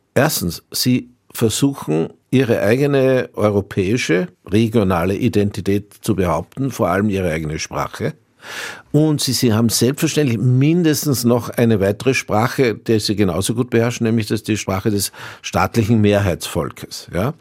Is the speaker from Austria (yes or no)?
yes; Austria; Wie sehr das jetzt mit Österreich und meiner, ja, könnte man sagen, nicht nur kleinösterreichisch heutigen, sondern eher altösterreichisch Vergangenheit zusammenhängt